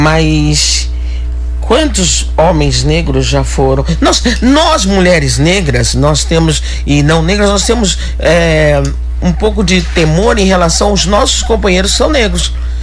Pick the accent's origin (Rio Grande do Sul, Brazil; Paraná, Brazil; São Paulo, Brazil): São Paulo, Brazil; Araraquara; Eu sou natural de Araraquara.